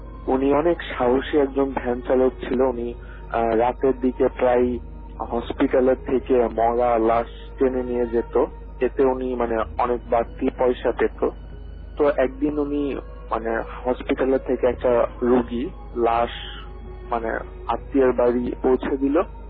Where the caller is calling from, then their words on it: Jessore, Khulna Division, Bangladesh; আমাদের গ্রাম যশোরের ঝিনাইদহের বাবরা গ্রাম।